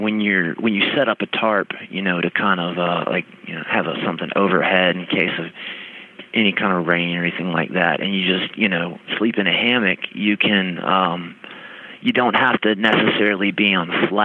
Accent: South Carolina, United States; even though I'm from South Carolina, I'm from, you know, the beach, and, you know, so I'm not, I'm, you know, I'm a Southern boy

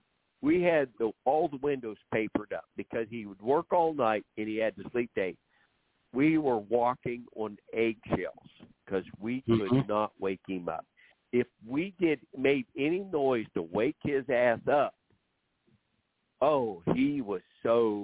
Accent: Oklahoma, United States; now in Virginia, United States; I'm originally from Oklahoma, but I was in the Army and I traveled so much.

